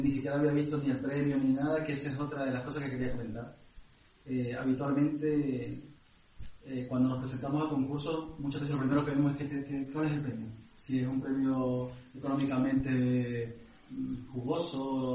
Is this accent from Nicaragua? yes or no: yes; Nicaragua; now in Seville, Spain; Y yo no vivo aquí, ni soy de aquí, pero bueno, yo soy nicaragüense, pero resido en Sevilla desde hace bastante tiempo ya.